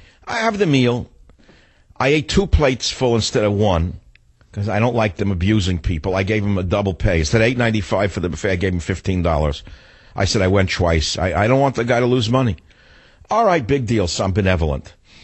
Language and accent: English; New York, United States; Because I grew up in New York